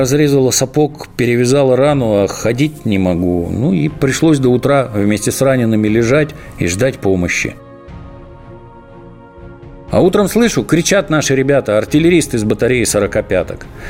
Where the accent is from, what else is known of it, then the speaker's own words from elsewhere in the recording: Nizy, Ukraine; А на левом, прямо напротив, стоит село Низы, откуда я родом.